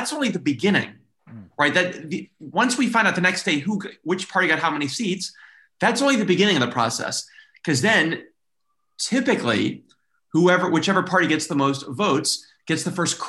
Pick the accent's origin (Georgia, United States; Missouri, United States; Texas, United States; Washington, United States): Texas, United States; accent: Texan; now in Israel; Yeah. I sound, this is how I talk. Yeah. I sound very Texan.